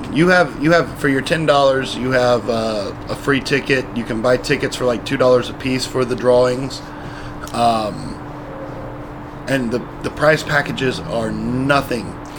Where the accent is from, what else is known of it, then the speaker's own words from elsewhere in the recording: Houston, Texas, United States; So we're two dudes from Houston.